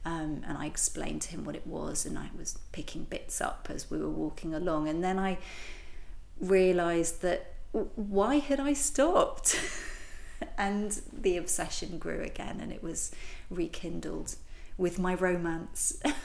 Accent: London, United Kingdom; I grew up near the river in southwest London

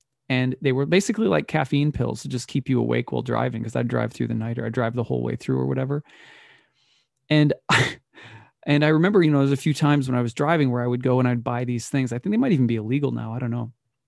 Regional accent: Minneapolis, Minnesota, United States; My parents originally from Michigan. I grew up in the Twin Cities.

